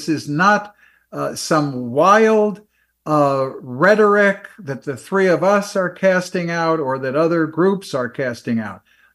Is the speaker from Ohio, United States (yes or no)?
no; New York, United States; I grew up in Long Island. I had a lot of Jewish friends.